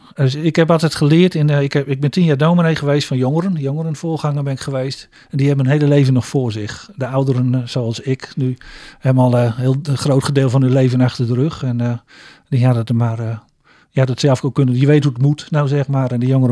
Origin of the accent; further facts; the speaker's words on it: Groningen, Netherlands; also born or lived in The Hague; als Groninger was ik ook een soort ontwikkelingswerker in het Verre Westen.